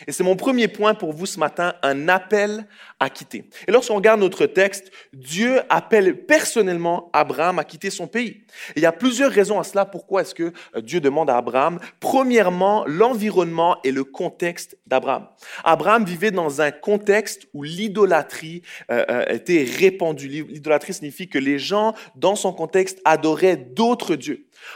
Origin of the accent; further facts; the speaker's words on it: Switzerland; moved away as an adult; now in Canada; Je viens de la Suisse, l'aventure canadienne. Moi, je viens d'un petit pays, la Suisse.